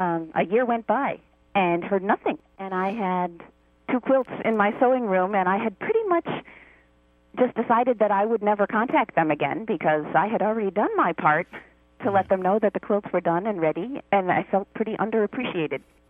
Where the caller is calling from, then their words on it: Portland, Oregon, United States; From Portland, Oregon.